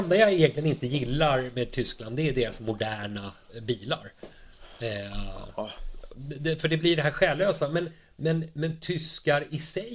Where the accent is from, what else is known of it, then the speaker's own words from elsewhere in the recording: Sweden; när de förstod att vi var från Sverige och allting.